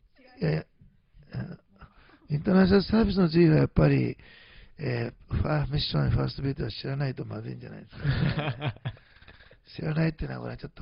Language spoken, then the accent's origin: Japanese; Osaka, Japan; 私の実家である大阪と妻の実家である岐阜の方に向かってですね行っております